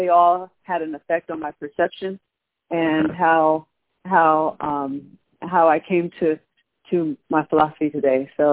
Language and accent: English; Los Angeles, California, United States; but I was raised in South Central, Crenshaw and Slauson, anyone from California would know. Okay. So that, it is a black neighborhood.